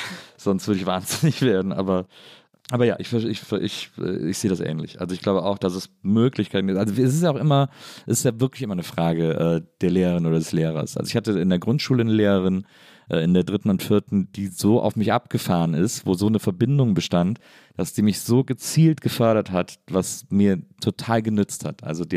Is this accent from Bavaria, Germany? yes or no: no; North Rhine-Westphalia, Germany; ich komme aus der Nähe von Köln.